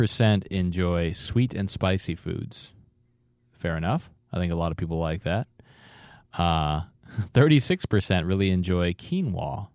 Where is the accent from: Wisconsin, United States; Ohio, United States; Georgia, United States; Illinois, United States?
Wisconsin, United States; they were made just down the road from where I grew up in Wisconsin, and they weren't considered anything out of the ordinary.